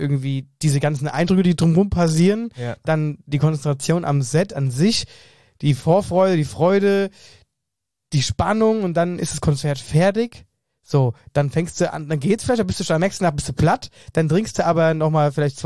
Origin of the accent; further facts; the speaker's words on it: Wöllstadt, Hesse, Germany; in Niederwölstadt, in Wölstadt, in meiner Heimatgemeinde, zu musizieren